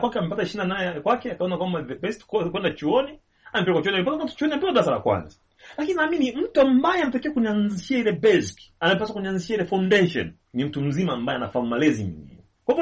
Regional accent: Tanzania; Mimi ni Mtanzania.

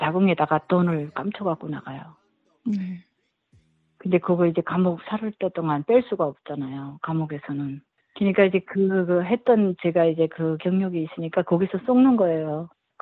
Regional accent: North Korea; now in United States; 그래서 저는 이제 미국에서 그래도 내 부모, 형제, 내 고향을 위해서 뭔가 할수 있지 않을까.

